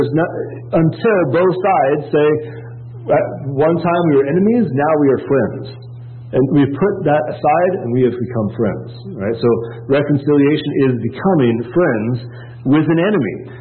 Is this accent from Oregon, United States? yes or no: yes; Oregon, United States; I'm a West Coaster. I'm from Oregon, right?